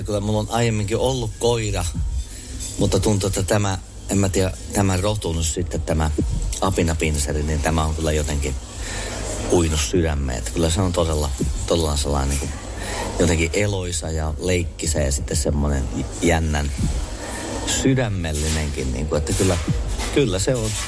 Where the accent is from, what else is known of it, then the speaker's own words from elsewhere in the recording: Kauhajoki, South Ostrobothnia, Finland; born there; now in Laihia, Finland; Kauhealta mä olen syntynyt ja asun Laihialla.